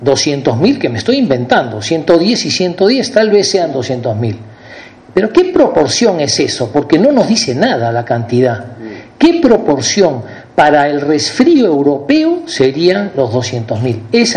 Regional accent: Peru; Cuando en mi país, el Perú, debimos 20 mil millones de dólares en la década de los 80

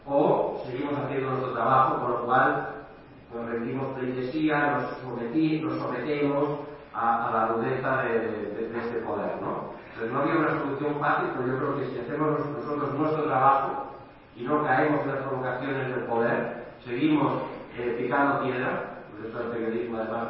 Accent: Catalonia, Spain; Y yo soy catalán

